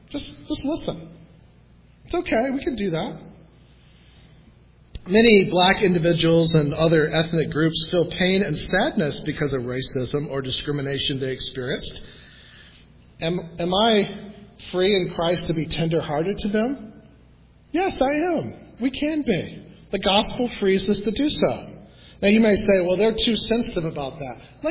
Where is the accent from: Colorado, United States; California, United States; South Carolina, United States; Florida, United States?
Florida, United States; Jacksonville; Hey, I grew up in the South in the 80s. I know I did. We didn't even think about it in Jacksonville, Florida.